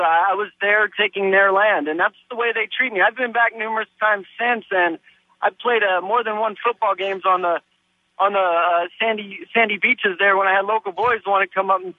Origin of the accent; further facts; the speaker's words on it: California, United States; also born or lived in Kaneohe Bay, Hawaii; I grew up in California. I transplanted out to Kaneohe Bay, which is in northern Oahu. I was there for a short time when I was 5.